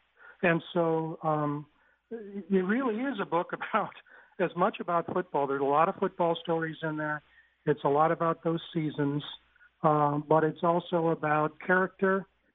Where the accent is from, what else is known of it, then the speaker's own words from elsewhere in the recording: Batavia, New York, United States; I wrote for the local paper when I was growing up in Batavia, New York